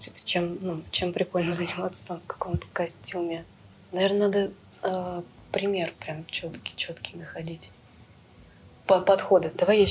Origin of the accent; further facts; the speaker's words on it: Vladimir, Vladimir Oblast, Russia; Ну, потому что магазин во Владимир, я сама из Владимира.